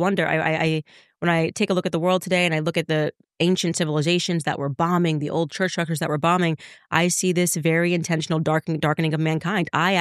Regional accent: New York City, New York, United States; now in Tennessee, United States; moved down here and to Tennessee, and I was like, OK, well, I want to start to grow stuff. Like, I'm from New York City.

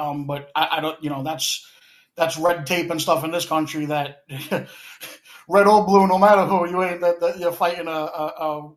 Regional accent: New York, United States; now in Florida, United States; I'm from New York. I'm down in Florida now

